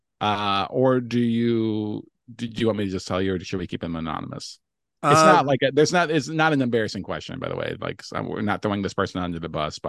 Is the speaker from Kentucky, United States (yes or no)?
yes; Louisville, Kentucky, United States; I am headlining the Planet of the Tapes in my hometown, Louisville, Kentucky.